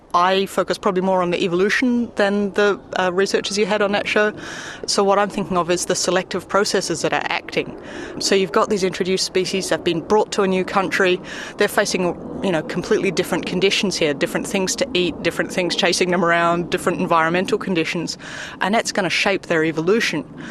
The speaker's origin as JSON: {"language": "English", "country": "New Zealand", "said": "I'm from New Zealand"}